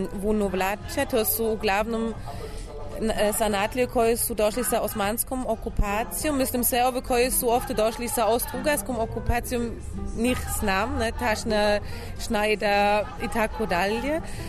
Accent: Leipzig, Saxony, Germany; Ja sam rođena u Leipzigu

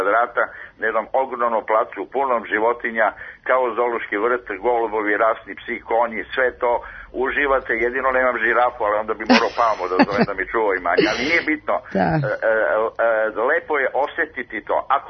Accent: Belgrade, Serbia; ja sam Beograđanin koji je završavao u Beogradu školu i živeo sa roditeljima i studije i posle studija i tako dalje. Odrastao u centru Beograda u Balkanskoj ulici poznatoj

